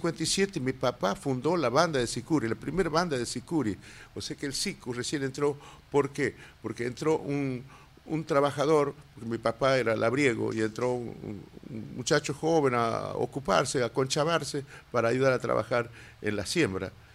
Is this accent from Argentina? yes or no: yes; Purmamarca, Jujuy, Argentina; ¿Sabes que yo cuando era en Purwamarca, en mi pueblo, no se acostumbraba al desentierro del carnaval?